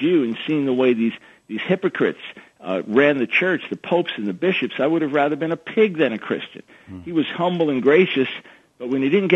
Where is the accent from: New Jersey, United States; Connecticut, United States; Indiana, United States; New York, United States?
New York, United States; I grew up on Long Island in a Jewish community, but we went to school with Gentile friends, and really I experienced no anti-Semitism growing up.